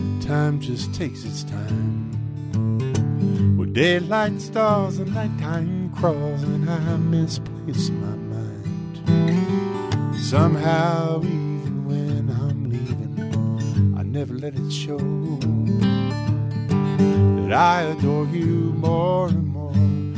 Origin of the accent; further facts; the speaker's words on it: Norfolk, United States; also born or lived in Nashville; Well, Norfolk is my hometown. I was born in Norfolk, and I have so many old friends here